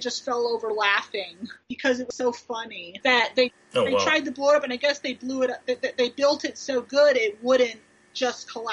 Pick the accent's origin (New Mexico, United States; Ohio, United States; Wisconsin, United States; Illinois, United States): Ohio, United States; now in Kentucky, United States; I'm from Ohio, actually, but...